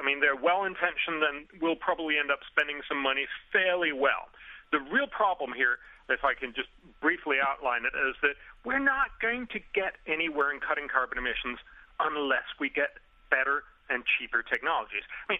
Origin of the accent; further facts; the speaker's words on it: Copenhagen, Capital Region of Denmark, Denmark; And of course, last year we met in my home country in Copenhagen and managed to do absolutely nothing.